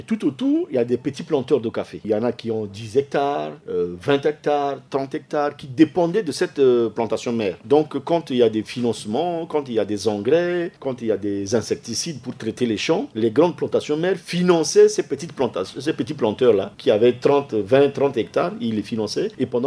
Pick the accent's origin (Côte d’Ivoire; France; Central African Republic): Central African Republic; Mobaye, Basse-Kotto; Et chez moi, à Nguala, à Mobaï, les deux usines qui étaient opérationnelles.